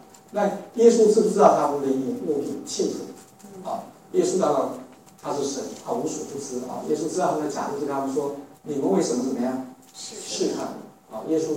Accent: China; now in United States; 我说我是中国人呢，我说中国来的

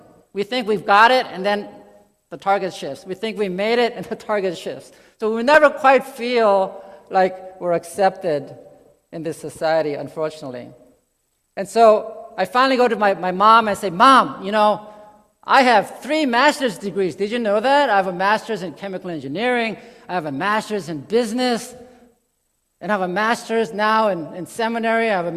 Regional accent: United States; when I grew up in America, I tried hard to get straight A's, I got into a good college

